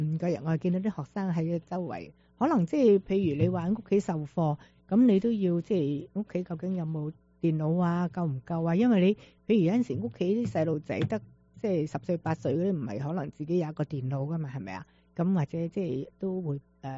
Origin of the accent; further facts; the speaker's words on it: China; 但我哋中国人就系、是、你100个人里边，真系得个几个人冇屋啫嘛